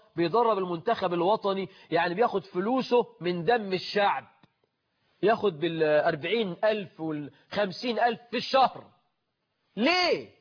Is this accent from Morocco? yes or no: no; Egypt; احنا عندنا في مصر حاجة اسمها الموظف المليوني والموظف الليموني